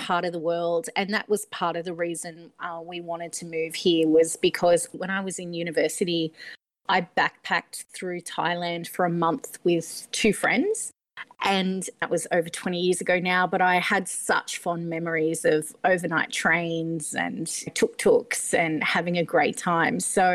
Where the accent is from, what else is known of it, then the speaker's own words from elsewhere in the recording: Newcastle, New South Wales, Australia; I am from Newcastle originally. So a Novocastrian girl.